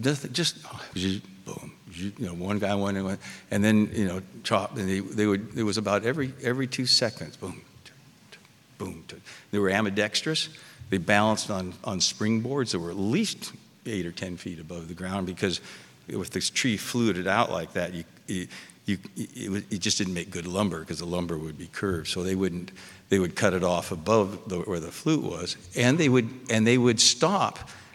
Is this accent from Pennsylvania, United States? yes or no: no; Seaside, Oregon, United States; And five of my friends lost their fathers when I was growing up in Seaside. That's a tiny little town.